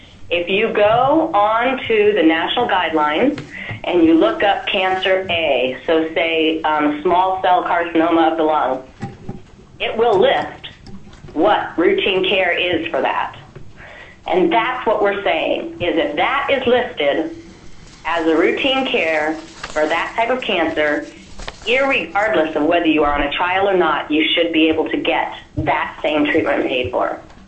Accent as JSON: {"language": "English", "town": "Fairbanks", "region": "Alaska", "country": "United States", "tie": "born or raised there", "said": "I was born and raised in Fairbanks."}